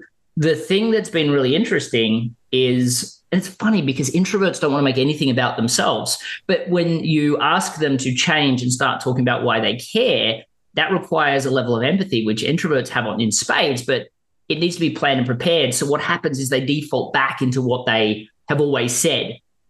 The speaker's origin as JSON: {"language": "English", "town": "Melbourne", "region": "Victoria", "country": "Australia", "accent": "Australian", "moved": "as an adult", "lives_now": "United States", "said": "I'm an Australian living in America. So a lot of people are going to ask, obviously, where the accent's coming from. It's coming from Melbourne, Australia. I moved to America when I turned 30."}